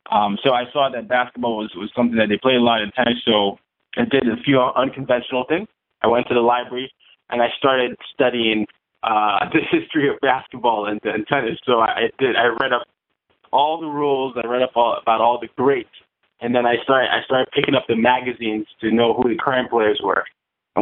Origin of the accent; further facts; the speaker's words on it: Nigeria; I'm Nigerian. I grew up in 5 countries and 4 continents, and that was because of my dad's job.